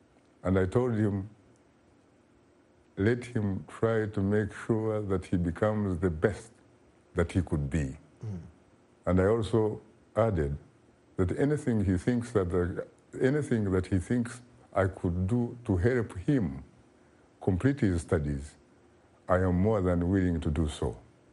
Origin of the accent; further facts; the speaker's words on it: Kabale, Western Region, Uganda; He was in my hometown, Kavale, southwestern Uganda.